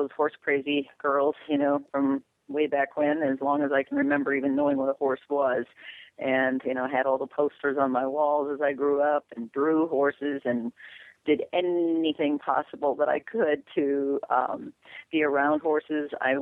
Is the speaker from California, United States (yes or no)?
no; Minnesota, United States; I'm from Minnesota.